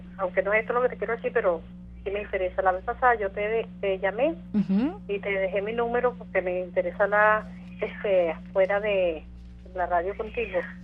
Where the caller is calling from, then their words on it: La Victoria, Aragua, Venezuela; De la Victoria, Estado Aragua.